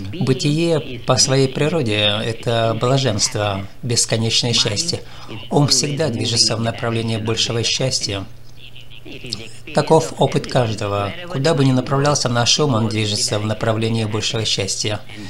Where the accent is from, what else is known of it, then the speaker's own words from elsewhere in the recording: Brooklyn, New York, United States; я из Бруклина.